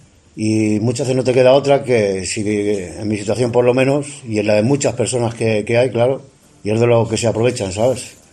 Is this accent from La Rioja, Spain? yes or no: no; Madrid, Community of Madrid, Spain; soy de Madrid